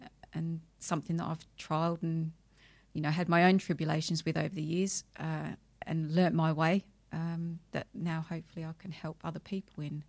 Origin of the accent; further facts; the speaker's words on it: Australia; also born or lived in England; as you can probably detect from the accent, I grew up in Australia after we moved there when I was just one.